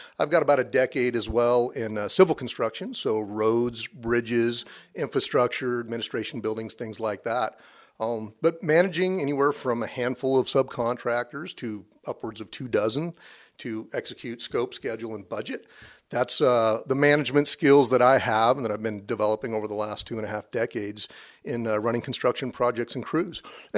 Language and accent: English; Midwest, United States; Well, I grew up in the Southwest Midwest, a family of three brothers, three sisters, and a couple of parents.